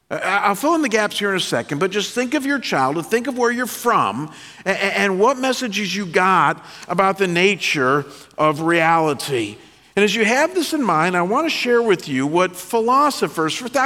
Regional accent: Midwest, United States; I come from the Midwest, and when I was pastoring in Detroit, Michigan for 10 years in the early 90s

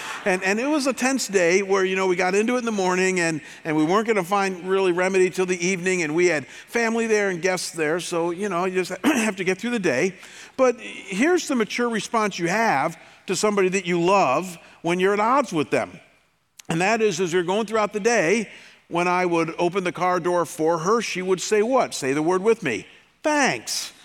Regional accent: United States; I mean, we are so American and so soft and so spoiled at times.

